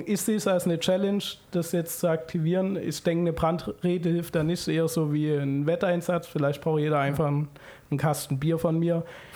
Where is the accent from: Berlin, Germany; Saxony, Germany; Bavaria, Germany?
Saxony, Germany; Zwickau; ich komme ja aus Zwickau, habe Familie